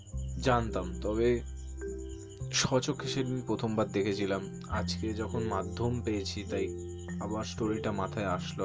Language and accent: Bangla; Halisahar, West Bengal, India; আমি RBC evening কলেজে পড়ি নৈহাটিতে, এবং আমার বাড়ি হালি শহরে।